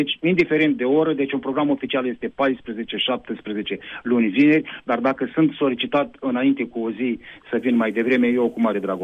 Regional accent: Iași, Iași County, Romania; haideți să arătăm totuși că suntem ieșeni

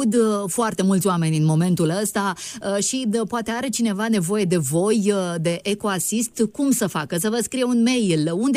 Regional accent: Ploiești, Prahova, Romania; La mine acasă, și... că eu sunt ploieșteancă, așa?

